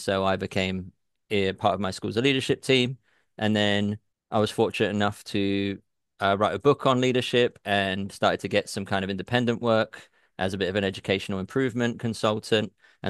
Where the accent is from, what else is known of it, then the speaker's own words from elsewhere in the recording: United Kingdom; now in Bognor Regis, United Kingdom; I'm from the wonderful world of Great Britain. No, I live in a place called Bognor Regis, which... it's a bit like Baltimore, I would say, in the US, where it's like an ongoing joke. It's like a seaside town.